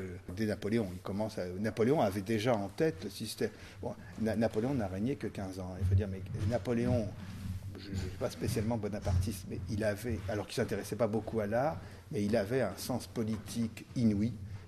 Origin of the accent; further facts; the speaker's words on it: Paris, Île-de-France, France; born there; avant d'être conservateur, parce que je suis né à Paris